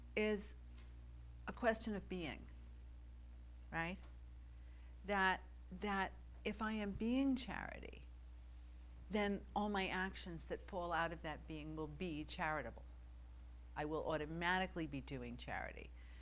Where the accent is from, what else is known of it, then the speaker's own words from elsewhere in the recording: California, United States; I am from California, first of all, which qualifies me eminently to be an authority on process.